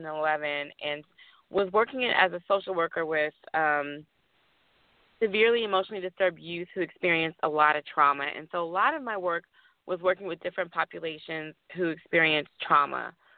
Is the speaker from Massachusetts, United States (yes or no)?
no; Opelousas, Louisiana, United States; So I grew up in a place called Opelousas. It's really the Zydeco capital of the world.